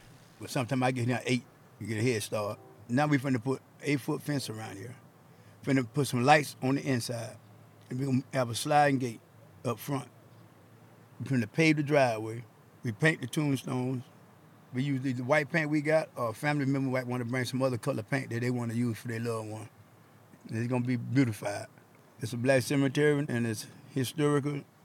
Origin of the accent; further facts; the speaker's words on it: Miami, Florida, United States; I grew up in Miami. I was born and raised over town. That's another black spot out over town. Now they call it the Wynwood.